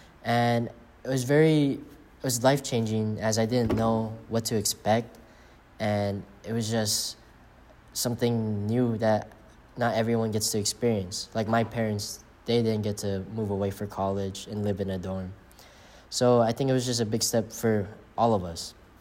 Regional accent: California, United States; So I'm from SoCal.

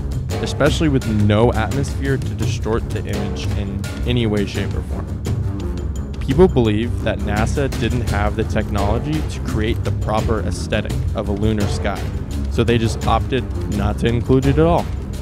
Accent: Colorado, United States; Being someone that was born and raised in Colorado, it is always fun to hear what people not from Colorado have to say about DIA.

